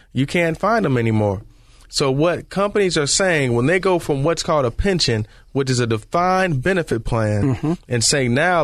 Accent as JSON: {"language": "English", "town": "Detroit", "region": "Michigan", "country": "United States", "tie": "born or raised there", "said": "Before, and I grew up in Detroit. So in Detroit, people worked for Ford, General Motors, Chrysler."}